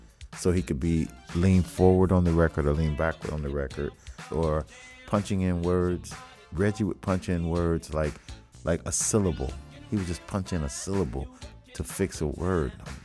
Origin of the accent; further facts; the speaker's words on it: Cincinnati, Ohio, United States; Growing up listening to music, I grew up in Cincinnati